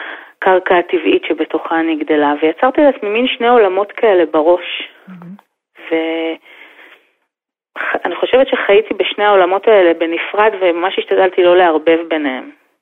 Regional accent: Jerusalem, Jerusalem District, Israel; גם גדלתי במקום ממש הארדקור, גדלתי במאה שערים. ההורים שלי שלחו אותי ללמוד בבתי ספר ביידיש, מגיל 3 דיברתי יידיש בגן, בבית ספר

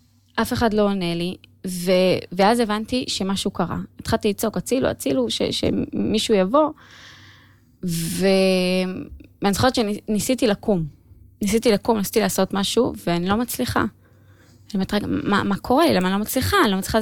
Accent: Kiryat Gat, Southern District, Israel; בקרית גת.

